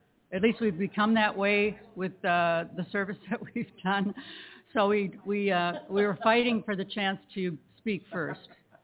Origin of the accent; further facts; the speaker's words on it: La Crosse, Wisconsin, United States; now in Chicago, United States; I am originally from Wisconsin, La Crosse, Wisconsin, and I am now currently for many, much more years than then, live in the Chicago area.